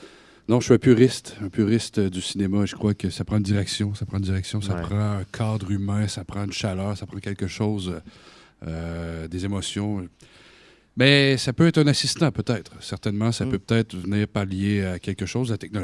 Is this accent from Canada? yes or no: yes; Quebec, Canada; Je suis enseignant au niveau secondaire, au lycée, là, chez nous, au Québec.